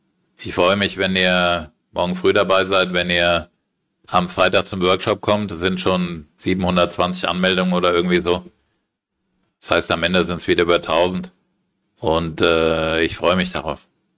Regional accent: Frankfurt, Hesse, Germany; Ich war in Frankfurt, meiner Heimatstadt

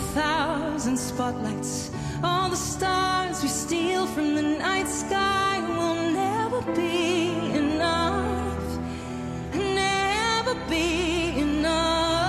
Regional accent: Brooklyn, New York, United States; From Brooklyn, New York.

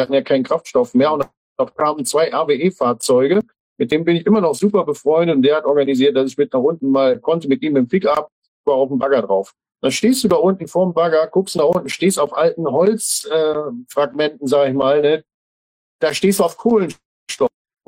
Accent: North Rhine-Westphalia, Germany; Ich komme ja hier aus der Braunkohleregion, ne? Also hier hinten sind die Tagebau Hambach und so weiter, Hambacher Forst kennt ihr alle.

